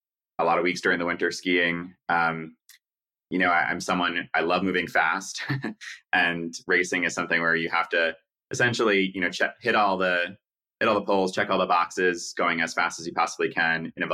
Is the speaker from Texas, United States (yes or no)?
no; New York City, New York, United States; I guess I'm a stereotype of a New Yorker in that my parents are also from New York. We are Jewish.